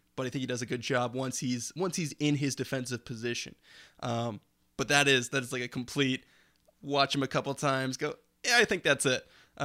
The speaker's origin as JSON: {"language": "English", "town": "Ottawa", "region": "Ontario", "country": "Canada", "tie": "born or raised there", "said": "growing up in Ottawa, I'm a Senators fan."}